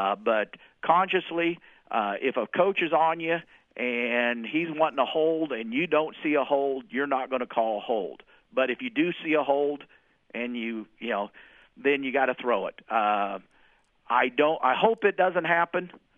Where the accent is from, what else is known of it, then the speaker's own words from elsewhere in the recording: Iola, Kansas, United States; now in Wellington, United States; My hometown of Iola, Kansas, and my adopted hometown of Wellington for the last 33 years have been nothing but totally supportive of it.